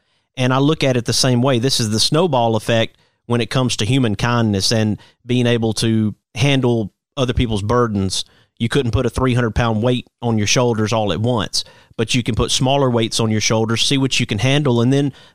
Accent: Hueytown, Alabama, United States; I grew up in Hueytown, Alabama, which is not far from Children's Hospital.

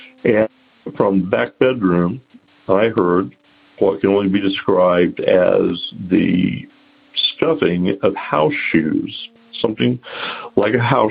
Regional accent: Tennessee, United States; I'm originally from Upper East Tennessee. And I grew up in a haunted house.

